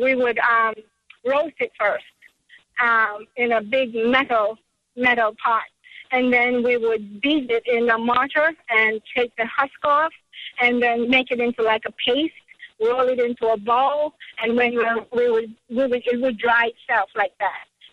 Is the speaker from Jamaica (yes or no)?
yes; Jamaica; I grew up in Jamaica in the country.